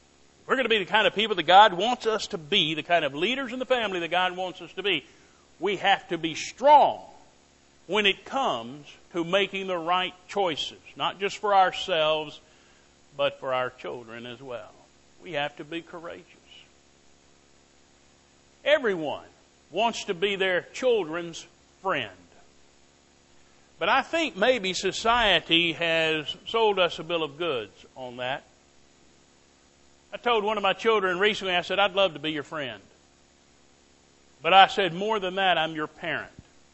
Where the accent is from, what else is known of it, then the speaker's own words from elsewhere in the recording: Tuscaloosa, Alabama, United States; I'm from Tuscaloosa, Alabama.